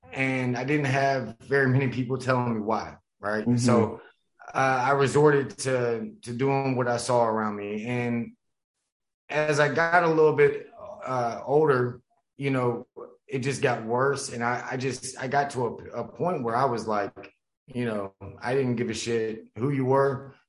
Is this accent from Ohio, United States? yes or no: no; Stuarts Draft, Virginia, United States; Stuart Straff, Virginia.